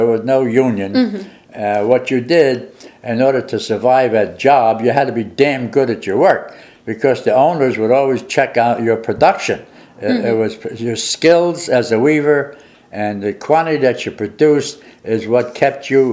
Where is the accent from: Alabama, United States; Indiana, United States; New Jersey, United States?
New Jersey, United States; Paterson; I grew up during the Great Depression